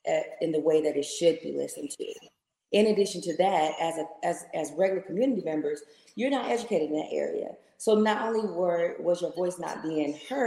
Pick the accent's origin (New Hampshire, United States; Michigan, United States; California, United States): Michigan, United States; Muskegon; also born or lived in Kalamazoo; born and raised in Muskegon.